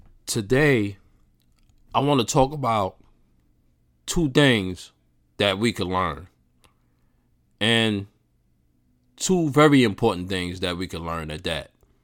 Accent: New York, United States; That's my hometown, New York.

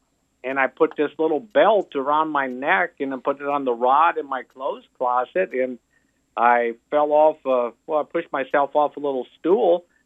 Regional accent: Cedar Rapids, Iowa, United States; I grew up in the Midwest, Iowa, a little town. Well, not really a little town. It's called Cedar Rapids. And nice place to live. I just, as a child, but I just don't live there now. I like the South.

